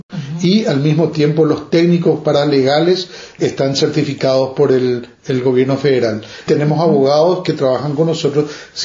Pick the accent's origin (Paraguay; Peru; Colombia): Paraguay; now in United States; Originariamente yo soy de Paraguay, pero he vivido en diferentes países por carreras, por mi profesión, y termino acá en Estados Unidos en busca de oportunidades como cualquier otro inmigrante.